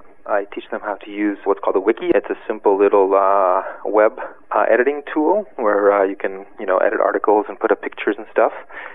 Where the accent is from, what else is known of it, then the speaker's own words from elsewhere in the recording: Cameroon; English is a second language; moved away as an adult; normally I come from Cameroon. I asked for political asylum here in 1998